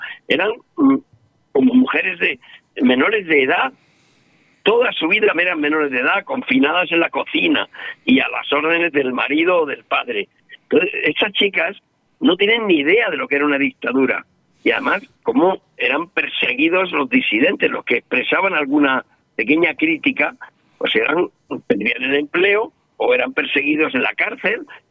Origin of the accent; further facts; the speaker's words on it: Almería, Andalusia, Spain; Allí en Almería mi madre me decía, hijo mío, las paredes oyen.